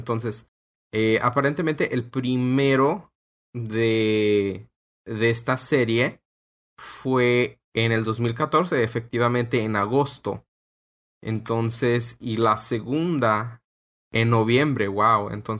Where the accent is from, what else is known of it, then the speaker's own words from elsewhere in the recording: Mexico; now in United States; cuando yo estaba creciendo en México no había este tipo de establecimientos, pero una vez que estaba en los Estados Unidos